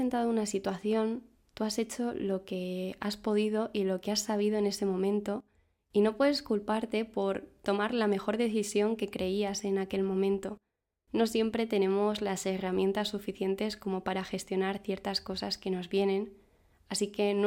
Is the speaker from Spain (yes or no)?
yes; Madrid, Community of Madrid, Spain; tengo 26 años, soy de Madrid y ahora mismo me encuentro en un proceso de empezar de cero.